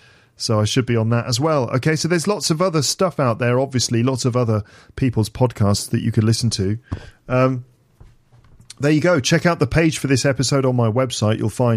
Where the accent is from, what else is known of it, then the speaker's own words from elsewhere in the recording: England, United Kingdom; now in Paris, France; So obviously I live in France, in Paris, with my wife and my daughter. I'm English. My wife is French. She's from Paris.